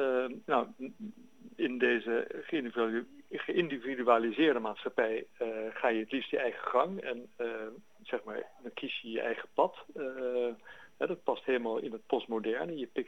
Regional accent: Rotterdam, South Holland, Netherlands; ik ben zelf Rotterdammer. Daar kan je natuurlijk nauwelijks van Amsterdamse. ik ben opgegroeid in Rotterdam.

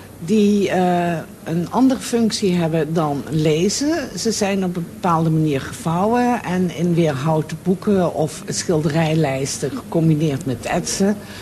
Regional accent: Limburg, Netherlands; moved away as an adult; now in Amsterdam, Netherlands; Ik woon weliswaar nu in Amsterdam-Noord, maar een echte Noorderling zal ik nooit worden. Ik ben een Limburgse en met een Belgische moeder, dus dat is nog zuidelijker. En daar ben ik opgegroeid en op mijn 21ste naar het grote avontuur in Amsterdam gegaan.

